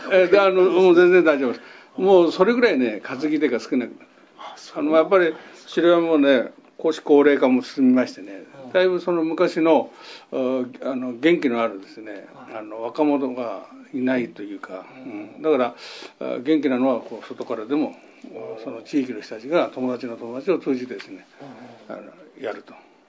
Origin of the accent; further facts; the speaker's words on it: Kagoshima, Japan; now in Sagamihara, Japan; 私も鹿児島の出身ですが、はいはいはい、こっち来て、びっくりしましたね、はい、こっちに来て38年になりますけれども